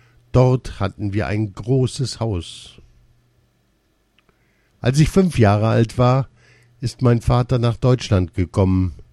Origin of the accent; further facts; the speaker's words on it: Myanmar; Ich komme aus Birma. Das liegt in Asien.